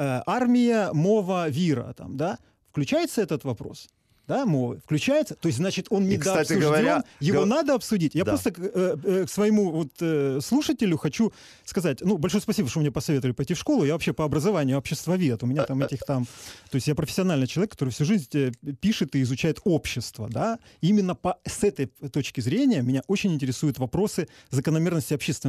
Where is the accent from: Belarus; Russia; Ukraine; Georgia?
Ukraine; Да, я русский по культуре, да, но при этом я абсолютный украинец